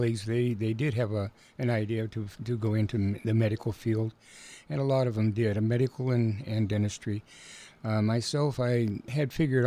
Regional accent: Port Townsend, Washington, United States; also born or lived in Seattle; No, I was born in Seattle and came to Port Townsend at a year old.

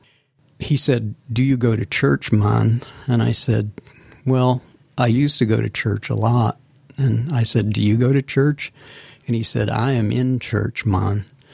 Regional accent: Decatur, Illinois, United States; Because I wanted to publish the poetry of an old friend of mine from my hometown, a guy named Ron Schaefer, who was a high school teacher in Decatur, Illinois.

